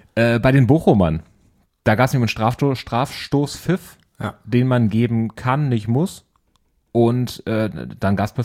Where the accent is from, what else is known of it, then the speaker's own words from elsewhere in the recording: Berlin, Germany; Und das hätte man in vorigen Saisons als Berliner auf jeden Fall unterschrieben.